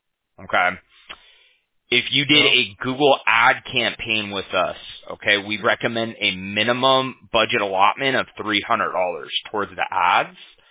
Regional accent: Huntington Beach, California, United States; like I'm from Huntington Beach, right?

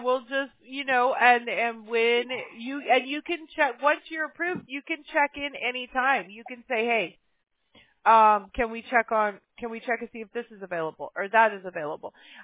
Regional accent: Mobile, Alabama, United States; born there; Yeah, I was born in Mobile. My brother was born in Huntsville. So opposite ends.

